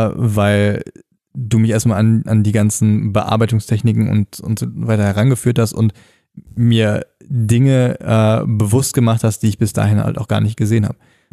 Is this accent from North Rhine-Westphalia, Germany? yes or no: yes; North Rhine-Westphalia, Germany; wie man uns am Niederrhein in meiner Heimat sagt